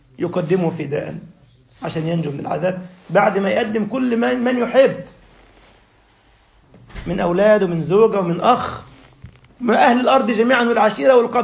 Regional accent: Egypt; عندنا في مصر

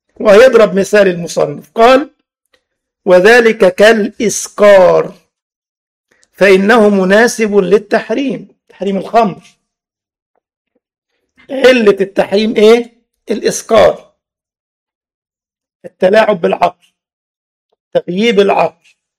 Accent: Egypt; واللي يعمل كده حتى عندنا في مصر في المترو مثلا بيدفع غرامه فوريه

